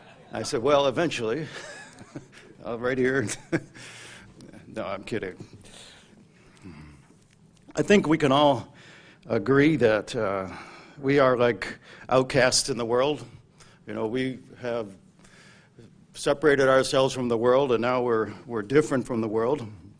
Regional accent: Cleveland, Ohio, United States; moved away as an adult; also born or lived in New England; now in Southern Florida, United States; So I grew up in the Cleveland area and came into the church in this area over 40 years ago, and this was, of course, my congregation for a number of years before moving to New England.

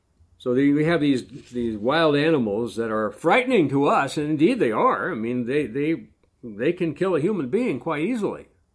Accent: South Dakota, United States; I grew up in South Dakota, where we have large populations in the state parks.

